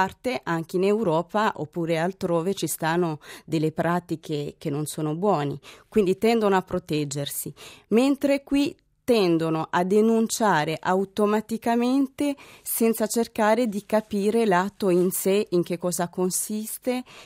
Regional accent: Burundi; Italian is a second language; Io provengo dal Burundi e questa pratica non esiste in Burundi.

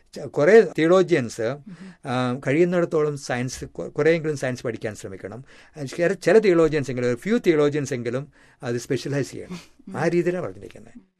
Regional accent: Ramapuram, Kerala, India; എൻ്റെ ഫാമിലി വളരെ റിലീജിയസ്. രാമപുരത്തായിരുന്നു ഞാൻ ജനിച്ചു വളർന്നത്.

